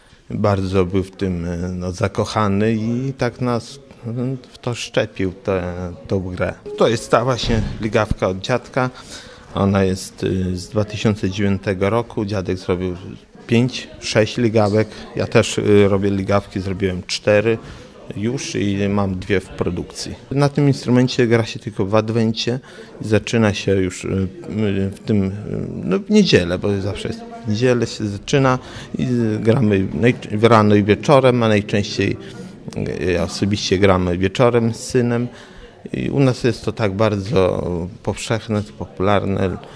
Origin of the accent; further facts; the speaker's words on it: Wieska, Masovian Voivodeship, Poland; przyjechałem z Wieski, gmina Jabłona Lacka, powiat Sokołów Podlaski.